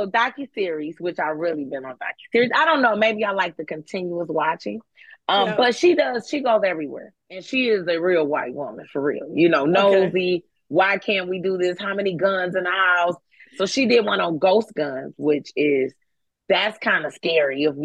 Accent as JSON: {"language": "English", "town": "Detroit", "region": "Michigan", "country": "United States", "said": "I'm from Detroit. I have a couple guns."}